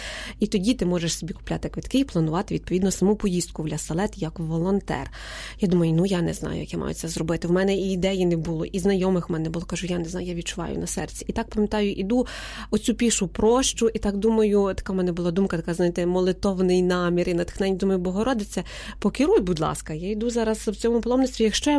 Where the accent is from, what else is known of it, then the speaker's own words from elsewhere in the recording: Lviv, Lviv Oblast, Ukraine; я сама зі Львівщини, я сама зі Львова